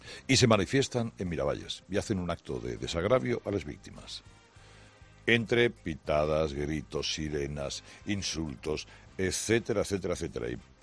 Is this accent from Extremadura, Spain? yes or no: no; Basque Country, Spain; Pues aquí somos los vascos así, ¿eh?